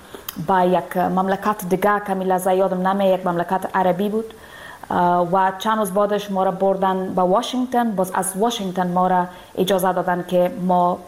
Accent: Afghanistan; moved away

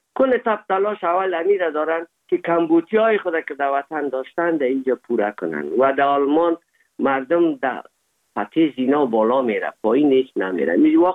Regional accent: Afghanistan; now in Germany; زمان که ما از افغانستان آمدیم

